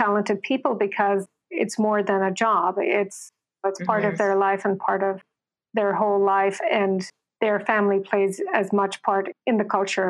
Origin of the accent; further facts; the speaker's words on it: Ireland; moved away; And also, given that I'm from Ireland, I've always taken 3 weeks in the summer to go and back to visit home.